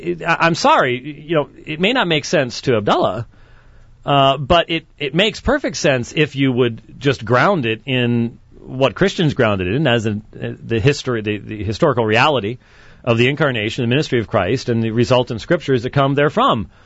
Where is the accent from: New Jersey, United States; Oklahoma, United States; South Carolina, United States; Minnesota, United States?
Minnesota, United States; let's talk with Andrew up in my home state of Minnesota.